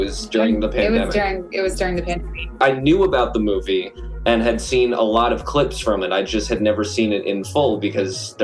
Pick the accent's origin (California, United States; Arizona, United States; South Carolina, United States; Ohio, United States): California, United States; Calabasas; Yeah, I grew up in Calabasas, California, down the street from the Kardashians. And it was pretty typical Valley guy lifestyle, I'd say.